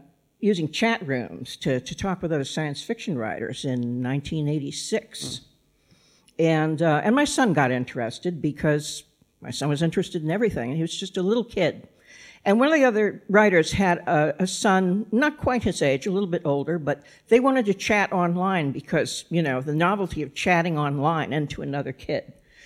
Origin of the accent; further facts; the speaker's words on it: Massachusetts, United States; also born or lived in Kansas City; I grew up in Massachusetts. When I came over here, I knew how to pronounce Worcester and Leicester. But I spent most of my adult life in the Kansas City area, which is why I sound like this.